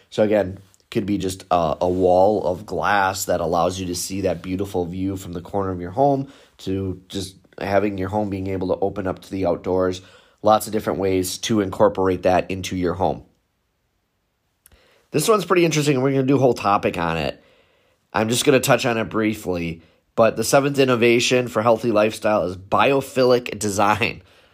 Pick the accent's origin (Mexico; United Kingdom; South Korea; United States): United States; Milwaukee, Wisconsin; I'm from Milwaukee.